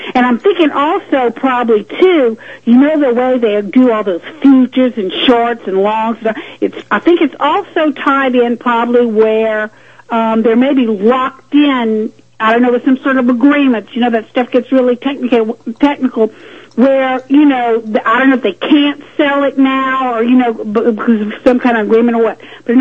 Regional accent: Louisiana, United States; I'm from South Louisiana

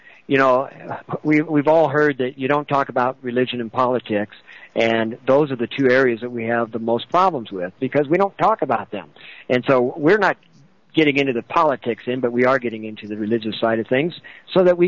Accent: Midwest, United States; I know I grew up in the Midwest, and I didn't know anybody outside of my circle, basically, which, you know, I grew up Pentecostal

